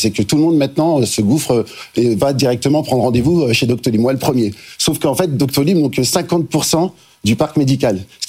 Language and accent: French; Lyon, Auvergne-Rhône-Alpes, France